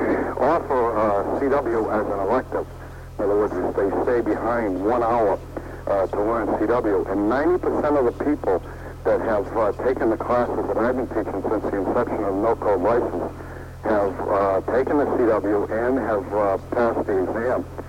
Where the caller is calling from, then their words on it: Franklin, Massachusetts, United States; I'm calling from outside of Boston, Massachusetts, in a small town called Franklin.